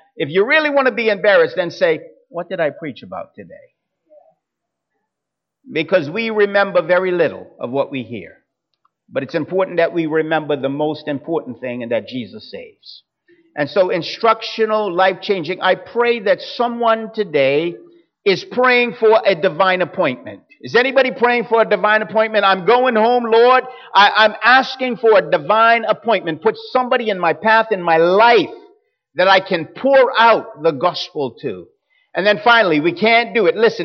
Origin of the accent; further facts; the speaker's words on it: Bermuda; It is something that I got as a child growing up in Bermuda.